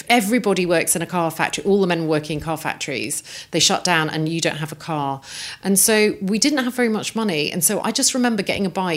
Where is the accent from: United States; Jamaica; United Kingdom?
United Kingdom; Coventry, West Midlands; And I grew up in Coventry, which is a car-making city, at a time when all the car factories were being shut down.